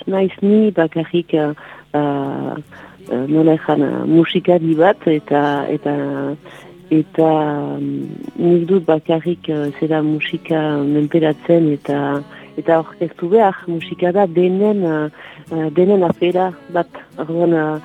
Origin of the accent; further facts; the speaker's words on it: Basque Country, Spain; jaiteko zen ere bai euskalduna naiz